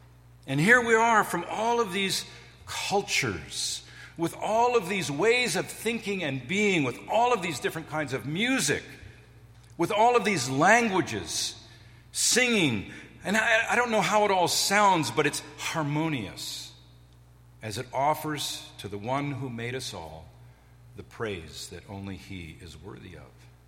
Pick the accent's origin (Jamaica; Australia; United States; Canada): Canada; Mi'kma'ki; The Mi'kmaq people are a nation. We come from Mi'kma'ki, the land of the Mi'kmaq people. It's our nation.